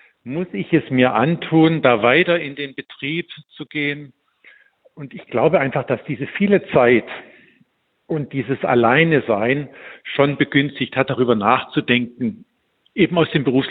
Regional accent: Dresden, Saxony, Germany; in meiner Heimatstadt in Dresden auf dem Friedhof in Tolkewitz in dem Familiengrab begraben zu werden.

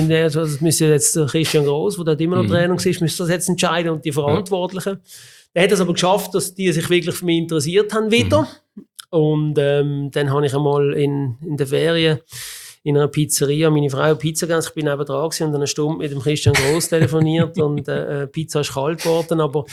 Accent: Switzerland; also wenn du so zusammen so als Schweizer kommst

